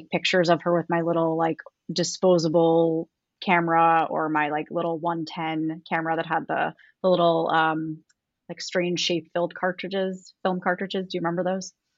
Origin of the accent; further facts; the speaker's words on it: New York, United States; also born or lived in Long Island; So I am originally from New York. I am born and raised on Long Island, and I moved around quite a bit. I've lived in, I think, 4, 5 different states in maybe like less than 8 years. But now I live in Northern Virginia with my husband and son, and this is home